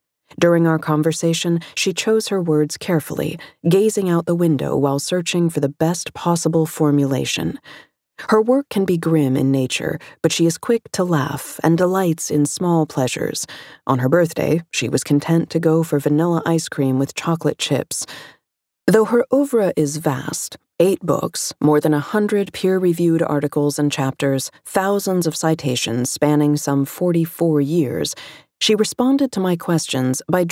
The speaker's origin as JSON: {"language": "English", "town": "Minneapolis", "region": "Minnesota", "country": "United States", "tie": "born or raised there", "said": "since that fateful Memorial Day when George Floyd was killed here in my hometown of Minneapolis"}